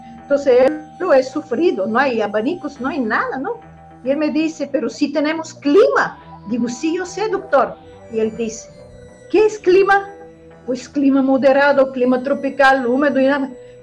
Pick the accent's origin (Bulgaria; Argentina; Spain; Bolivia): Bulgaria; Spanish is a second language; moved away as an adult; now in Mexico; defendí mi país de origen Bulgaria, defendí mi preparación académica, incluyendo el grado de doctorado, todo obtuve en Bulgaria, en Sofía, Instituto de Físico-Química.